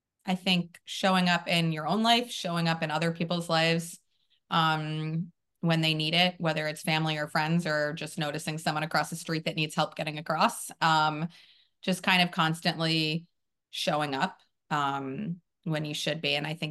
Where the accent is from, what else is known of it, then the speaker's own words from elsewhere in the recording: New York, United States; I am from Long Island, New York, and I'm a wedding photographer and a writer.